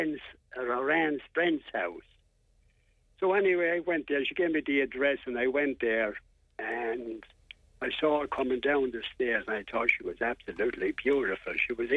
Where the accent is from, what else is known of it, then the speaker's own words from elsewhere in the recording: Carrick-on-Suir, Munster, Ireland; I was from Carrick-on-Shore in Tipperary.